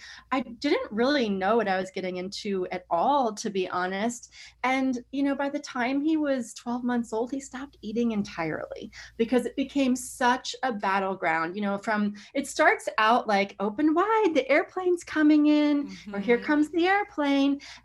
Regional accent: Reno, Nevada, United States; now in New York City, United States; I'm from Reno, Nevada, of all places, and I live in New York City now, but I came here to dance with New York City Ballet. So I was just like a little girl in a small town who really wanted to go to the big city and become a ballerina.

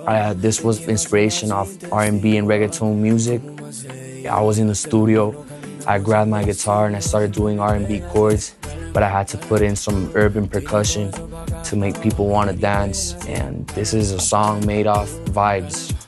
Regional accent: Miami, Florida, United States; also born or lived in Medellin, Colombia; I'm from Medellin, Colombia, raised in Miami.

